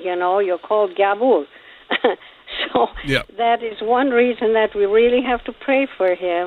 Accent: Istanbul, Turkey; Just wanted to let you know that I grew up in Istanbul

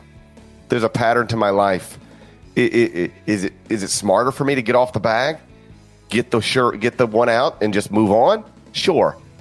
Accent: Mississippi, United States; also born or lived in Tennessee; You know, I was born in Tennessee but raised in Mississippi.

